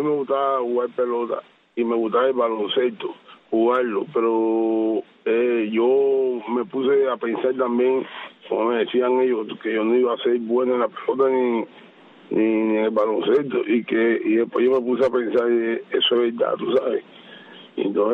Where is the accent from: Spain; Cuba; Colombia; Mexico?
Cuba; Santiago de Cuba; cuando yo fui a mis primeros Juegos Escolares en Camagüey, que salí de Santiago de Cuba por primera vez